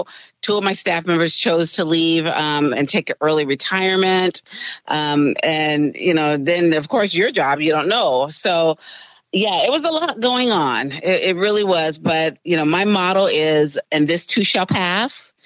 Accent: West Coast, United States; he comes from New York. I come from the West Coast.

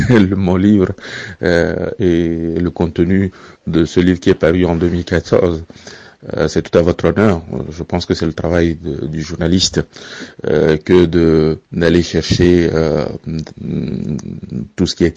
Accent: Togo; Je ne vois pas pourquoi il n'en serait pas comme ça chez nous au Togo.

